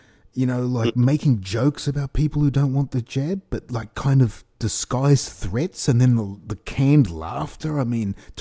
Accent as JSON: {"language": "English", "country": "Australia", "said": "as an Australian, that is absolutely horrifying"}